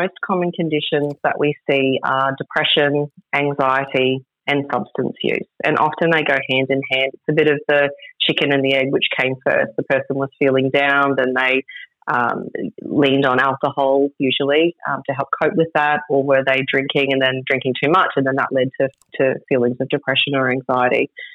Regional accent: Emerald, Queensland, Australia; So I was born in Emerald to second-generation farmers, and I was raised on a cattle station 60 kilometres northwest of Emerald.

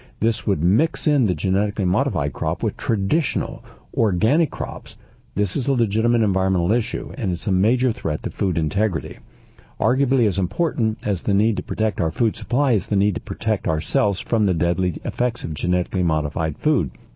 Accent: Parkersburg, West Virginia, United States; now in Wheeling, United States; didn't know I was born and raised in Parkersburg, and then he moved to Wheeling, which I moved to Wheeling

